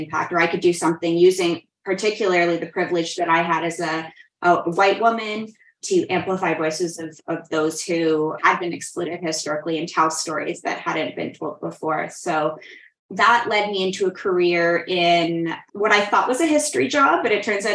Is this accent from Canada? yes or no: yes; Nova Scotia, Canada; Yeah, I grew up in Nova Scotia. We were a military family. So most of my formative years were in the Annapolis Valley.